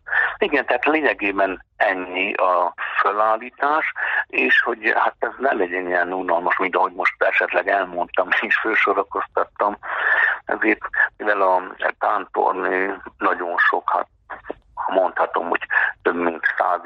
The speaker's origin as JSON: {"language": "Hungarian", "town": "Borzont", "region": "Harghita", "country": "Romania", "tie": "born or raised there", "said": "szüleim, kötődésem, a szülőfalumhoz, Borzonthoz, utána hát mivel Maros-Szentgyörgyön vagyok már 35 éve plébános"}